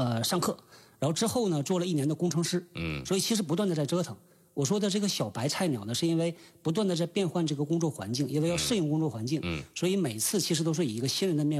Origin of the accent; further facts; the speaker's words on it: Northeast China, China; 我的母校呢是东北师范大学，在长春，在吉林省。所以我也是个东北人